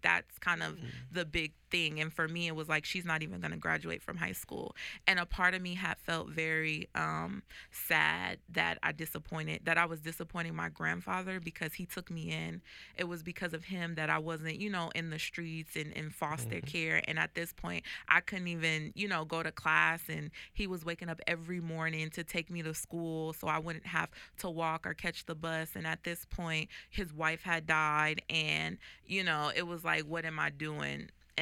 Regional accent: Compton, California, United States; also born or lived in East Orange, New Jersey; Okay, so I was raised in East Orange, New Jersey until I was about 10 years old. And then I moved to Compton, California, and I was raised by my grandparents.

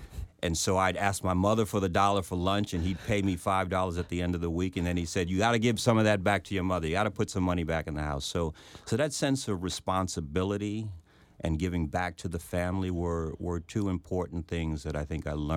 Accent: Queens, New York, United States; Sure. I'm from Queens, New York. I grew up in South Jamaica, Queens. Was raised by my mother, have a younger brother, and we had a pretty close-knit family right off of Van Wyck Expressway and Linden Boulevard, right before you get to JFK Airport.

